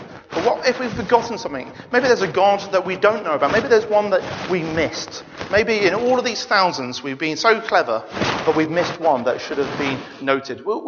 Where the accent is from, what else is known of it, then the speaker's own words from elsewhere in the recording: India; now in London, United Kingdom; It's kind of interesting, growing up in India, where they all were, slowly bit by bit, they've all been entering this country.